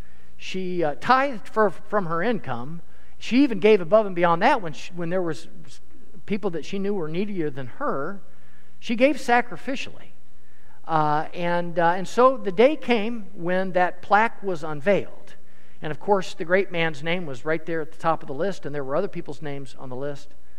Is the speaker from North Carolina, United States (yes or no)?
no; Des Moines, Iowa, United States; also born or lived in Earlham, United States; I grew up in Des Moines, but I went to high school in Earlham, Iowa, which is in Madison County.